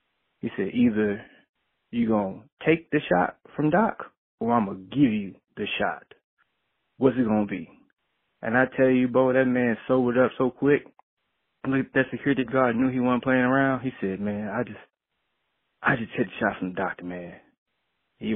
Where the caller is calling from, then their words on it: Atlanta, Georgia, United States; I'm out from Atlanta, Georgia